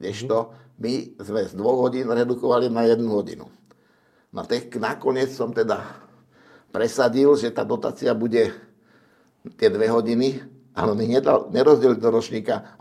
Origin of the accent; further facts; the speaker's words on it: Záhorie, Slovakia; Viete, u nás na Zahorí majú jednu takú riekanku